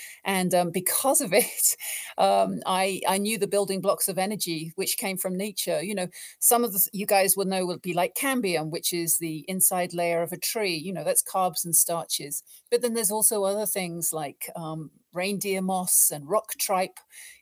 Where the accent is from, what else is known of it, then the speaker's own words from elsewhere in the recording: England, United Kingdom; obviously because I'm English.